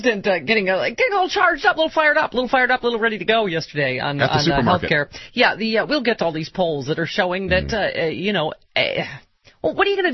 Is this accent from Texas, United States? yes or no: no; Lockport, New York, United States; I would have a Jenny Cream Ale, as you know, which is from my hometown, yeah. Lackport, up the transit from Cheektowaga and Lackawanna.